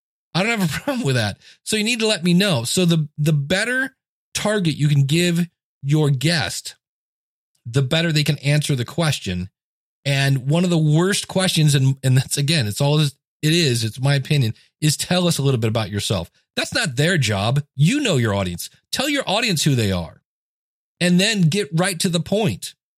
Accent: Akron, Ohio, United States; born there; Well, I was born in Akron, Ohio. Who cares? I was a paper boy growing up.

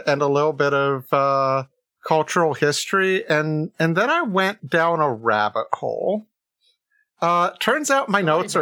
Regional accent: the South, United States; I do speak the way I do. I am from the American South.

